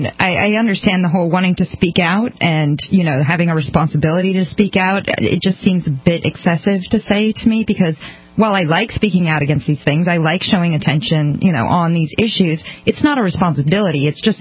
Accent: United States; I don't think it's from being American, though. I think it's just from being human.

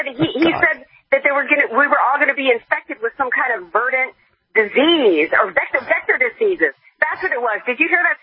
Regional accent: the South, United States; I'm from the South, and you know, we don't mind being called a few colorful names, okay?

